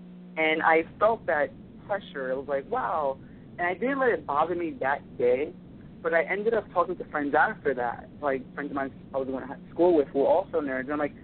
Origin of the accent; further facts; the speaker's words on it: Bushwick, New York, United States; growing up in Bushwick, there weren't a lot of comic book stores.